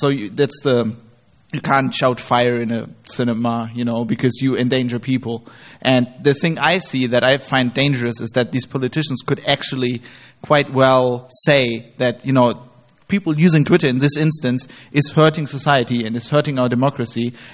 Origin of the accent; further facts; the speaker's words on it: Germany; English is a second language; I mean, I come from Germany, which is a very different country.